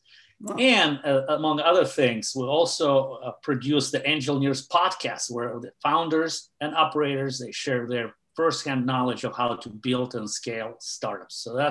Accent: St. Petersburg, Russia; English is a second language; So I'm originally from Russia, was born and grew up in St. Petersburg.

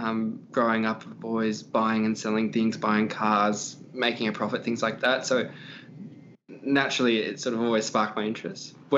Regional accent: Sydney, New South Wales, Australia; also born or lived in Melbourne; Yeah, so I'm 24 years old. Sort of spent most of my life growing up in Sydney, had a brief stint in Melbourne, was born in Sydney, then we moved to Melbourne for a couple of years, and I've been in Sydney for the last 20 years.

